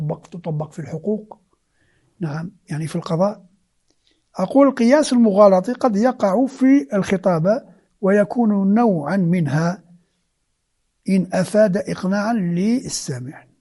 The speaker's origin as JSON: {"language": "Arabic", "country": "Algeria", "said": "نحن عندنا في الجزائر مثل جميل"}